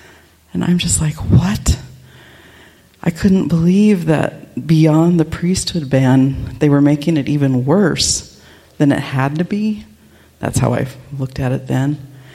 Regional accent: Napa, California, United States; I grew up in Napa, California, where Governor Boggs is buried near the church that I grew up going to.

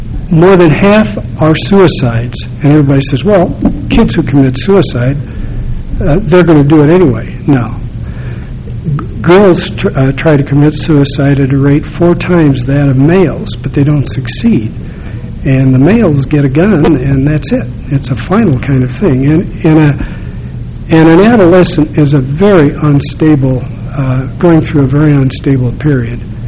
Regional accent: Chicago, Illinois, United States; moved away as an adult; now in Utah, United States; When I came to Utah in 1953, I was raised a Mormon in Chicago, and I thought Utah was some kind of utopian society.

